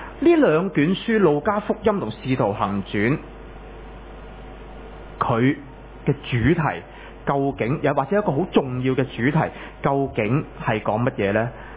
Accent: Hong Kong; 即是说如果我们香港人计埋大人细路仔的话

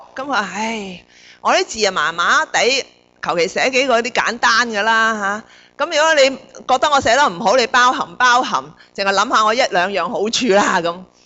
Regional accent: China; 我们中国人有些智慧，我们说人生呢不如意事十常八九

